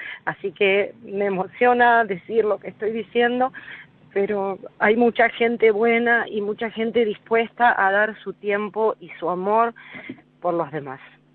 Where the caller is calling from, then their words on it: Villa Elisa, Argentina; de Villa Elisa